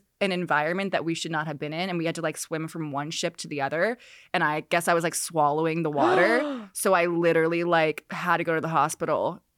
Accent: New York City, New York, United States; I grew up in Harlem, New York City.

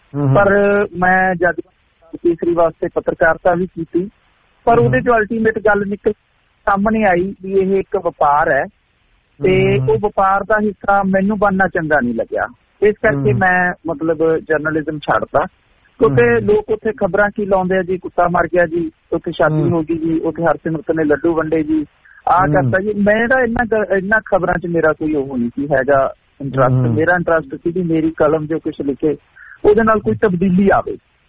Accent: Punjab, India; ਹਾਲਾਂਕਿ ਮੈਂ ਵੀ ਪੰਜਾਬ ਤੋਂ ਆਇਆ, ਉੱਥੇ ਲੋਆਂ ਪੈਂਦੀਆਂ

